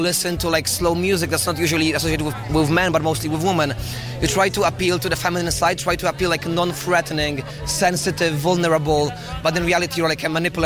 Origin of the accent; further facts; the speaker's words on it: Poland; English is a second language; now in London, United Kingdom; I'm from Poland. I'm 19. I'm a student in London at UCL right now.